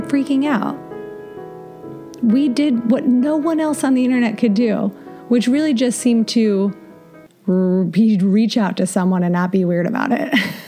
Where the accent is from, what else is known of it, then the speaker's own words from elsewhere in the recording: Ohio, United States; I'm from Ohio, where we have hard A's.